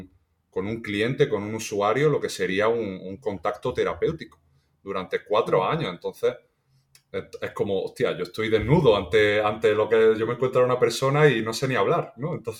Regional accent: Granada, Andalusia, Spain; bueno, yo soy de Granada, he estudiado aquí

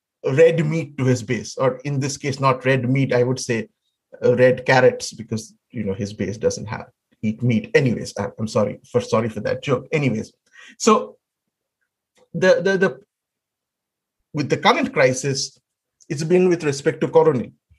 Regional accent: Kolkata, West Bengal, India; When I was growing up in Calcutta, pretty much

